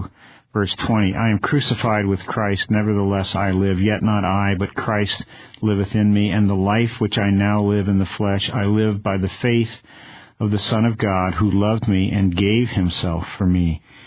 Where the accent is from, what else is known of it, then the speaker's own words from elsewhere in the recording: Brooklyn, New York, United States; born there; I was born in Brooklyn, and they say it's easy to take me out of Brooklyn, but to take the Brooklyn out of me may take a little longer.